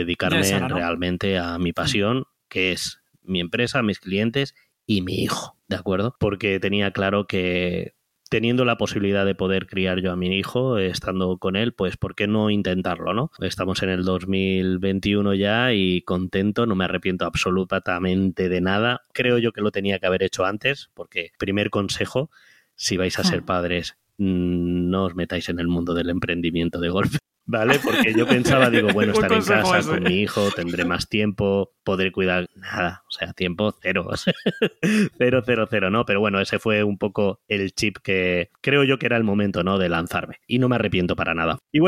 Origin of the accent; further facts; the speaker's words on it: Úbeda, Andalusia, Spain; accent: Andalusian; now in Madrid, Spain; Yo soy natural de Úbeda, de Jaén, aunque por la voz, por que no se me note las S, porque llevo aquí en Madrid más de 20 años y de pequeño también viví muchos años aquí, por lo que os puedo hablar en andaluz cuando yo quiera, pero ya he perdido bastante el acento.